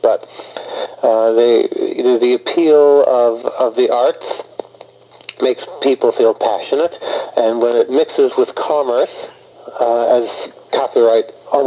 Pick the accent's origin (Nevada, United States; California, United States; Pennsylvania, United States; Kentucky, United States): California, United States; Well, I'm in Northern California. I grew up in Marin County.